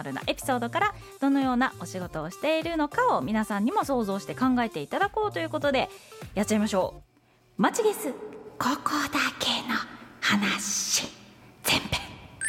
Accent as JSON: {"language": "Japanese", "region": "Seto Inland Sea", "country": "Japan", "tie": "born or raised there", "said": "私こんな瀬戸内海目と鼻の先で生まれ育ってるんですけど、"}